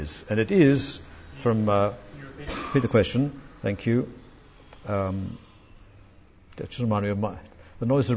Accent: United Kingdom; There still remains, I think, a certain arrogance about being British. We may have lost the empire, but really, we know what to do.

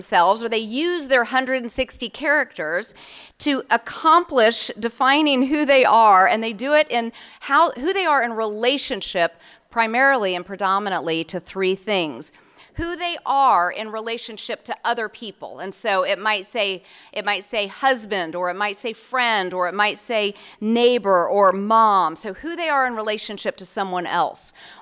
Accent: St. Louis, Missouri, United States; I gave you a geographical reference point, right? I'm from St. Louis.

